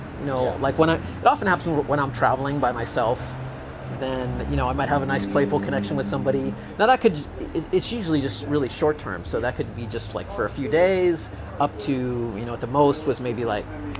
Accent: United States; So I'm American, and she, Rochelle, is Canadian.

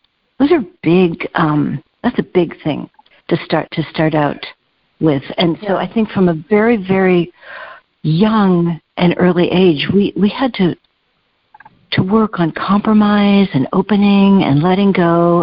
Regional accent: New York, United States; And what we didn't realize is we are both from New York State

